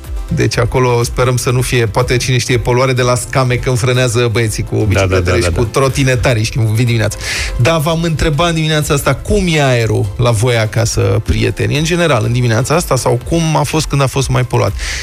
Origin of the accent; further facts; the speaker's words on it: Bucharest, Romania; E orașul în care am crescut și din care m-am mutat acum câțiva ani, dar se simte, imediat simți.